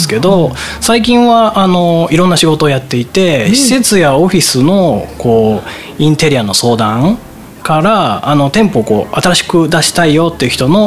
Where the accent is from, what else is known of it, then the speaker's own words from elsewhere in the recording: Matsue, Shimane, Japan; also born or lived in Unnan; now in Izumo, Japan; 雲南市生まれ松江育ち出雲在住という